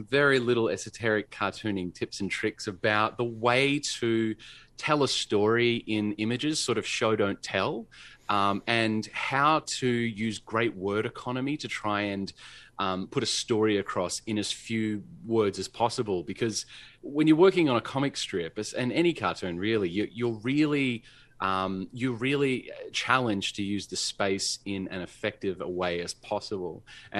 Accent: Perth, Western Australia, Australia; I was some kid from Perth and he was a real cartoonist. You know, there weren't too many of those in Perth when I was growing up.

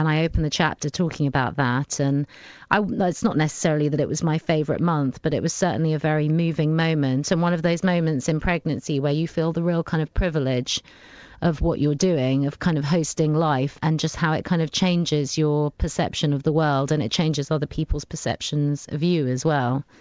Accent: London, United Kingdom; I'm a second generation Indian. I'm a Londoner

